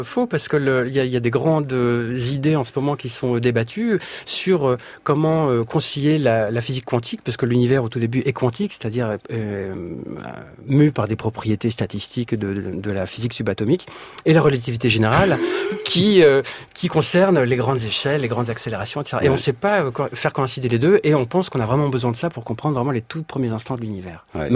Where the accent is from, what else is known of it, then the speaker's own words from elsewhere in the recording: France; on passe, on est français, on reste bien dans la nourriture.